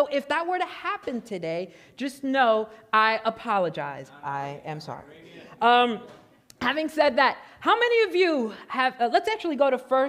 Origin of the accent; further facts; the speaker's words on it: Puerto Rico; I'm originally from Puerto Rico